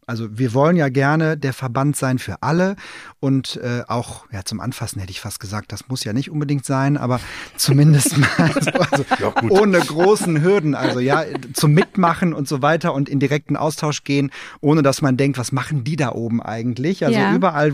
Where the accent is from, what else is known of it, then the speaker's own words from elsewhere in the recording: Bonn, North Rhine-Westphalia, Germany; ich komme ja aus Bonn und ihr seid in Koblenz und das ist jetzt nicht die Riesenstrecke.